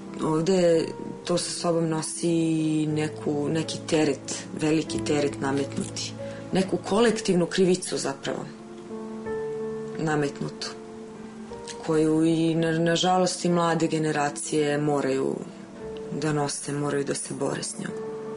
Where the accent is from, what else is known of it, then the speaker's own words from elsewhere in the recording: Serbia; now in Zagreb, Croatia; došla da živim u Hrvatsku, u Zagreb, odredilo me u mnogo većoj meri nego što sam ikad mogla da pomislim.